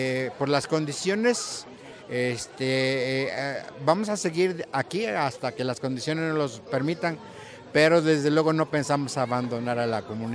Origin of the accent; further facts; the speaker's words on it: Mexico; se acomoda a nuestra ideología como mexicanos